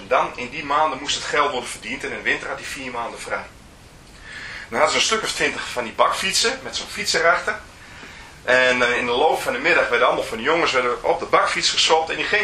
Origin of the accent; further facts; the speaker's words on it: Leeuwarden, Friesland, Netherlands; Ik ben geboren getogen in Leeuwarden en na de oorlog waren er ongeveer 20 ijsfabriekjes.